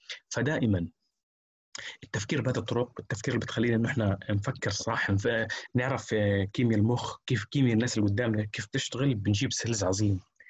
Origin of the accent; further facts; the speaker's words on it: Palestine; احنا عندنا في فلسطين مثلا جروبات السوشيال ميديا